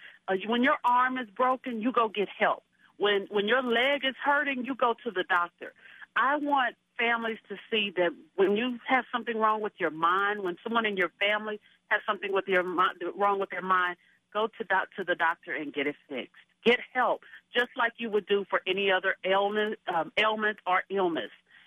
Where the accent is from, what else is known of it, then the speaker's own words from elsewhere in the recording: Arkansas, United States; I'm originally from Arkansas, so I was actually shocked to be nominated